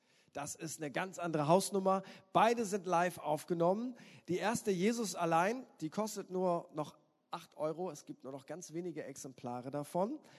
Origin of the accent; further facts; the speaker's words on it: Northern Germany, Germany; Oder, ich komme aus Norddeutschland.